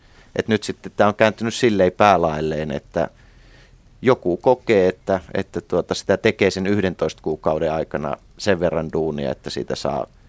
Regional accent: Säynätsalo, Central Finland, Finland; Niin, mä oon lapsuuteni ja nuoruuteni Säynätsalossa, joka nykyään siis kuuluu Jyväskylään, osa Jyväskylää, mutta silloin kun mä siellä lapsuuttani vietin, niin se oli oma itsenäinen kunta, pyöreästi 3000 asukkaan kunta

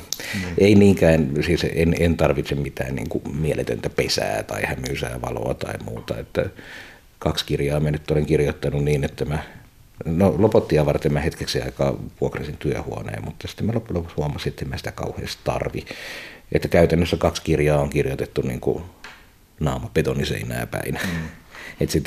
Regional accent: Kuusamo, North Ostrobothnia, Finland; now in Turku, Finland; asunut Turussa jo vuodesta 1992. Mutta en mä vieläkään niin kuin määrittele itseäni turkulaiseksi, kyllä mä olen kuusamolainen, joka Turussa asuu.

